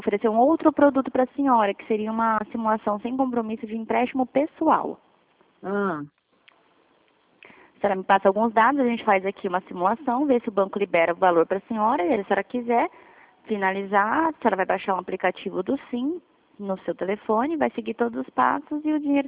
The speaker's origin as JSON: {"language": "Portuguese", "town": "Dourados", "region": "Mato Grosso do Sul", "country": "Brazil", "said": "Eu sou de Dourados."}